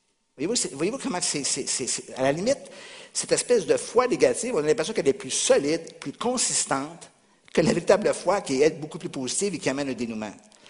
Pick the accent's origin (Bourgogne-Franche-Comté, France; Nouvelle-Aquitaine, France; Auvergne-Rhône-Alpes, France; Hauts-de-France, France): Nouvelle-Aquitaine, France; Surgères; Maintenant, mon accent a été un peu changé. C'est la déformation d'Amérique. Mais je viens d'ici, vous devriez me considérer comme l'un des vôtres.